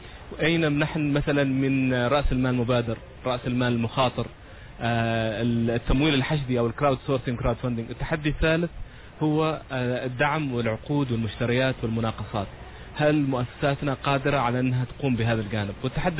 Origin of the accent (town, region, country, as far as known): Oman